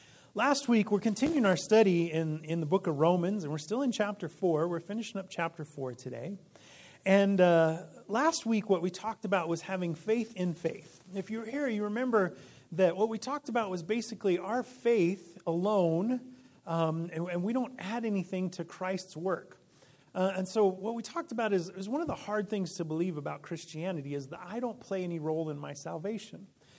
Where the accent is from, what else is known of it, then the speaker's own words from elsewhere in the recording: Illinois, United States; I actually grew up in Illinois. Even though I grew up in Illinois, we came out camping in Colorado every single summer.